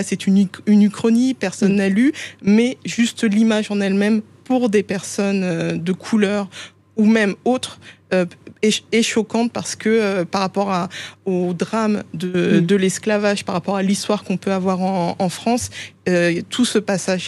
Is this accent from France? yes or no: no; Haiti; born there; Je suis née à Haïti.